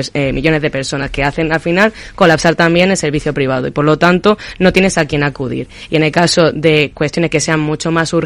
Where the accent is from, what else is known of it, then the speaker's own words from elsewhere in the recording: Melilla, Spain; soy de Melilla, ¿vale?